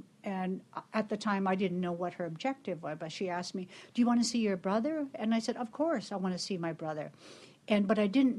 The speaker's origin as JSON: {"language": "English", "town": "Haines", "region": "Alaska", "country": "United States", "also_born_or_lived": "Petersburg", "said": "And I, as a six-year-old in Petersburg, even though I'm from the Haines, Clukwan area, our family had gone down to Petersburg."}